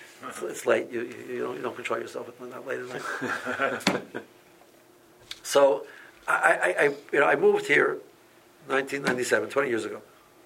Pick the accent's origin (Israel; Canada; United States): United States; Silver Spring, Maryland; and I knew Summer Spring, I'm from Summer Spring, I visited Summer Spring before, or at least I thought I knew Summer Spring to some extent.